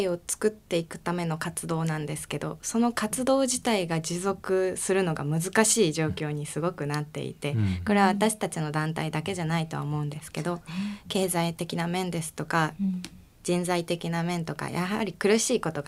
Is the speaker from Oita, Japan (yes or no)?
no; Ikoma, Nara, Japan; 奈良県の生駒市あたり。